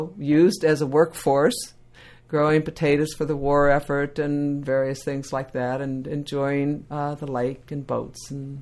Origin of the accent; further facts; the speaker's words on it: Superior, Wisconsin, United States; I was born in Superior, Wisconsin, in January 7th, 1942, 1 month after Pearl Harbor. We lived there.